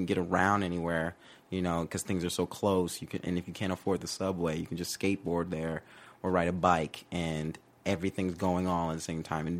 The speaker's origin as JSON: {"language": "English", "region": "Georgia", "country": "United States"}